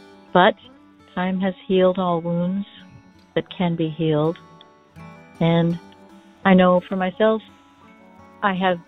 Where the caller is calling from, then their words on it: Bellevue, Washington, United States; I'm calling from Bellevue, Washington.